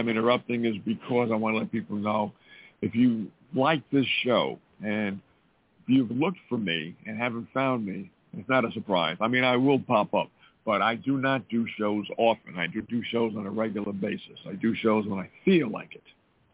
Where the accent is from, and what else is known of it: Montana, United States